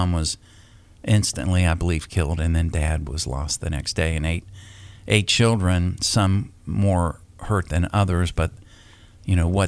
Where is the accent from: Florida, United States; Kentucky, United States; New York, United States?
Florida, United States; Randy's prediction and mine, because I'm from Florida and I remember there's a lot of gators out there.